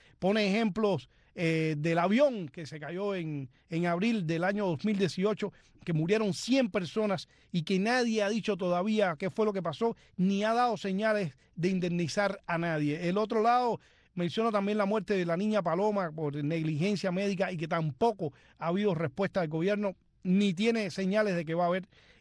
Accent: Cuba; uno se siente orgulloso de verlo como cubano, nada más.

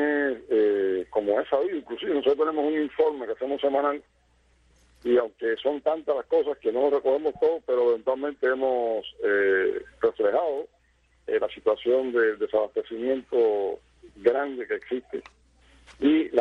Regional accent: Camajuaní, Villa Clara, Cuba; Desde mi pueblo, el Coalamo, el Cualquiero, que es Camajuarín

